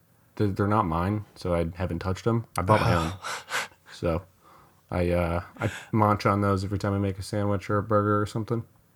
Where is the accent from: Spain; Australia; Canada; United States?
United States; Michigan; I grew up here. Well, not in Lansing, but I grew up in Michigan.